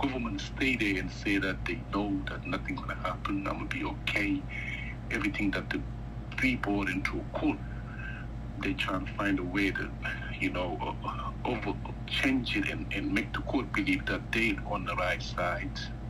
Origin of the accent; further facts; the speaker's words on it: Mauritania; I've been telling them I'm from Mauritania, that they don't want to believe me.